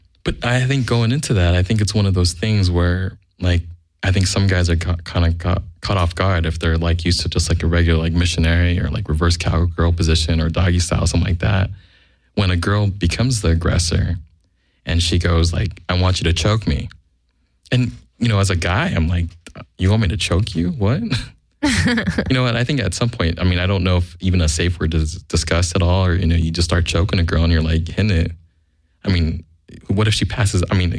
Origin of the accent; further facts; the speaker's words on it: California, United States; I don't know specifically because I grew up in Orange County, so I'm not probably the most